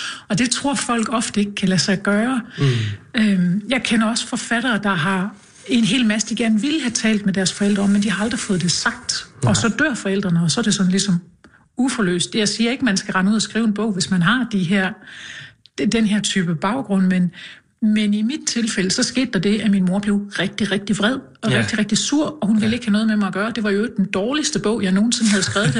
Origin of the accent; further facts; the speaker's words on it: Region of Southern Denmark, Denmark; jeg er fra Sydfyn, den der lidt underspillede sydfynske måde